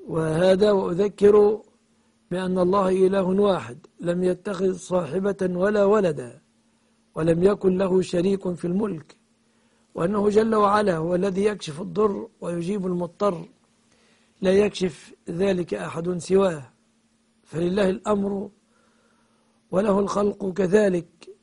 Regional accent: Egypt

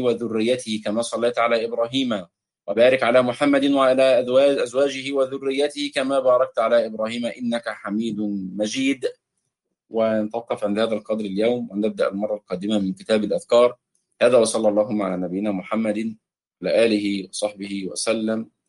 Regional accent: Egypt; عندنا في مصر كما كنا نتعلمها في المدارس الابتدائية ونحن صغار

